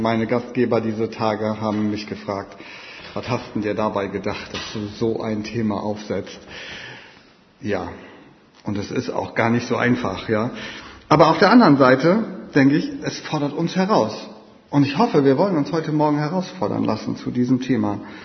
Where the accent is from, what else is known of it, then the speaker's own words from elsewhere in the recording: Lower Saxony, Germany; born there; Ich bin 52 Jahre alt, bin gebürtiger Ostfriese, lebe seit über 20 Jahren am Niederrhein